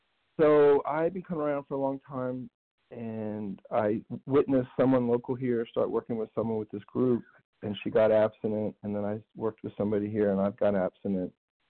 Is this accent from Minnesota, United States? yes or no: no; Nashville, Tennessee, United States; Nashville, Tennessee. Sorry.